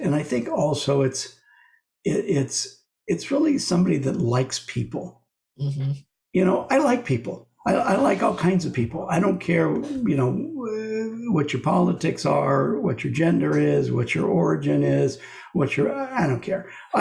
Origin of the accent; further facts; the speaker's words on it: Los Angeles, California, United States; You know, there's this old saying in Texas, and I'm not from Texas, I'm from Los Angeles